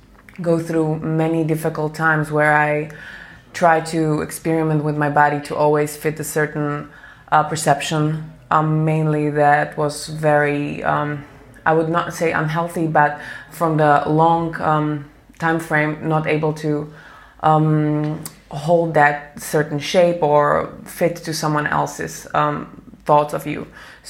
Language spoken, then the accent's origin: English; Slovakia; I'm from Slovakia, I'm 29 years old.